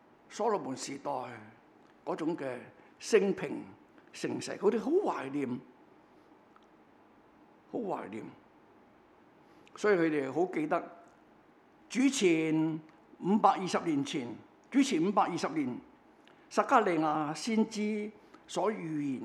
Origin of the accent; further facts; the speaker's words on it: Hong Kong; 我哋香港人做咗100多年嘅殖民地，對國已經係好淡薄